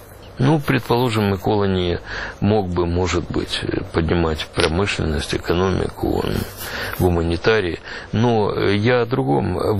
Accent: Ukraine; Мы, украинцы, бросились, так же, как белорусы

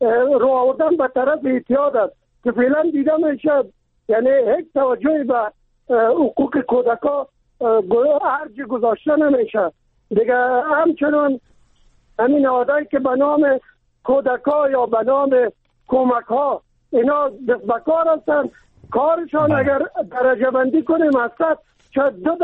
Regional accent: Kabul, Afghanistan; چون من خودم از کابل هستم

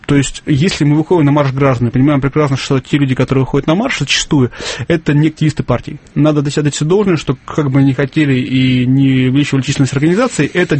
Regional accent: Saint Petersburg, Russia; Мы петербуржцы, не против флага Петербурга.

